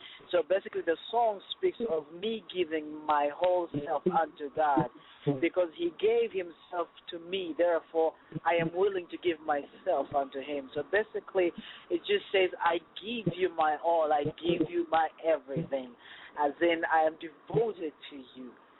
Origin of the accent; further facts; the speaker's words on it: DR Congo; now in Houston, United States; Well, I'm originally from Congo, Central Africa, and I'm calling from Houston